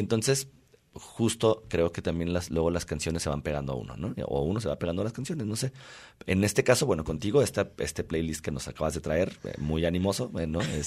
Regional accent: Mexico; nosotros como mexicanos estamos muy acostumbrados a lidiar con la muerte

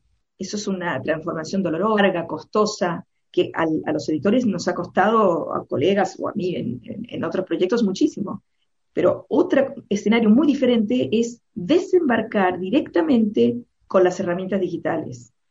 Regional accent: Argentina; also born or lived in Chile / Spain; Yo nací en Chile. Me he criado en Argentina y viví buenos años de mi adolescencia en España

